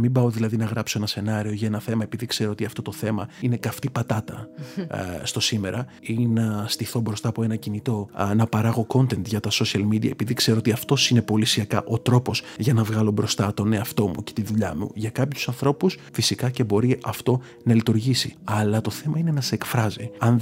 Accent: Lemnos, North Aegean, Greece; Από τις πρόσφατες διακοπές ήμουν στο νησί μου στη Λίμνο

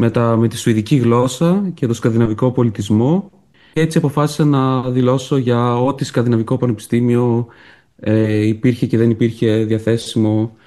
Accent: Volos, Thessaly, Greece; Μεγάλωσα στο Βόλο. Εκεί τελείωσα και το Λύκειο.

